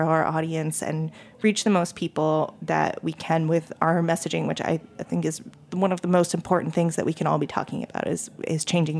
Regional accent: Maine, United States; because I'm from Maine and we don't have those.

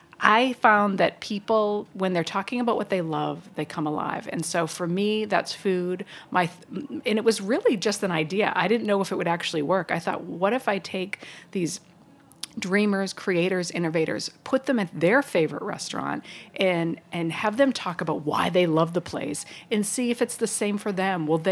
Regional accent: East Coast, United States; growing up on the East Coast, I hate to say it, but that's how a lot of meals are.

